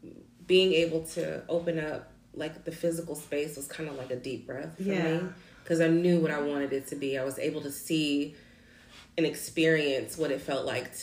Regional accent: Memphis, Tennessee, United States; This is really confirming because, you know, we're originally from Memphis.

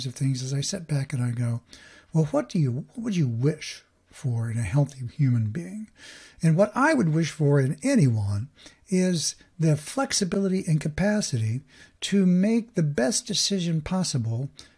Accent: United States; not only am I a capitalist, but I'm an American, and I believe in individuality.

